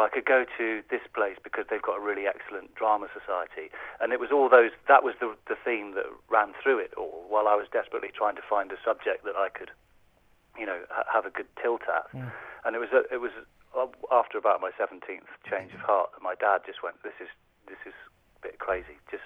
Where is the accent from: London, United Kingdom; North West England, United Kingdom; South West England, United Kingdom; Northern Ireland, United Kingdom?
South West England, United Kingdom; when I was very small, I grew up in Somerset